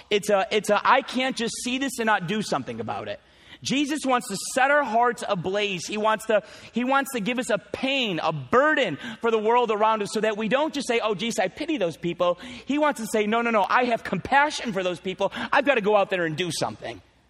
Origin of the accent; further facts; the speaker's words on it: United States; Americans, I'm American, so I can be real with you guys as Americans.